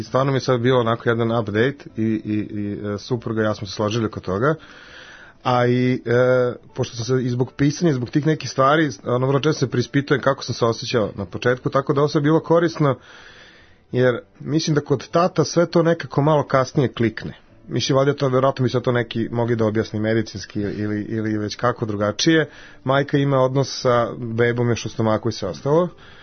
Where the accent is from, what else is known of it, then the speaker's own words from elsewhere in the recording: Zrenjanin, Vojvodina, Serbia; now in Novi Sad, Serbia; da, rodom Zrenjaninac, ali odavno u Novom Sadu.